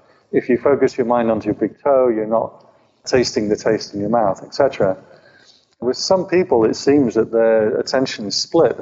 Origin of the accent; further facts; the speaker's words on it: England, United Kingdom; I think I'll go and have a cup of tea now, because I'm English, you know.